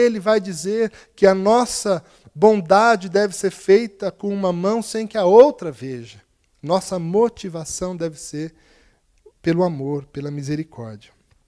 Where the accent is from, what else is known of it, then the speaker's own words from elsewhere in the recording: Cosmópolis, São Paulo, Brazil; Eu lembro, então, de lá na minha cidade, em Cosmópolis